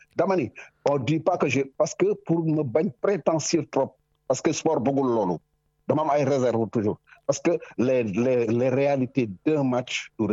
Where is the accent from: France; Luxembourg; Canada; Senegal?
Senegal; On est des Sénégalais, des répercutés.